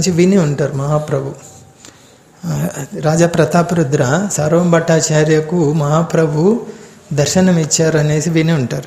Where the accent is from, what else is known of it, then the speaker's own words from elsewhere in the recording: Andhra Pradesh, India; మీది ఏ రాష్ట్రం? మాది ఆంధ్రప్రదేశ్.